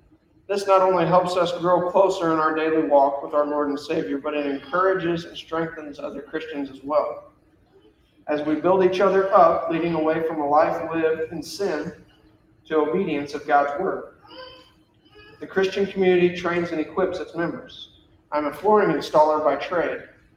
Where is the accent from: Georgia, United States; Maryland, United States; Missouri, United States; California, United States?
Missouri, United States; Potosi; now in Farmington, United States; I was raised around the Potosi area my whole entire life until I married my wife in 2013 and moved here to Farmington, to her hometown, to join this church.